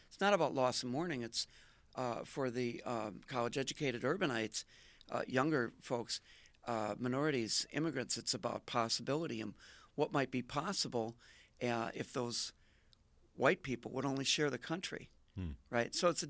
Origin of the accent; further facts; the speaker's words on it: Marshfield, Wisconsin, United States; I did grow up in small town, as I know you did, in the Midwest. I grew up in Marshfield, Wisconsin, where farm culture was still in the 1970s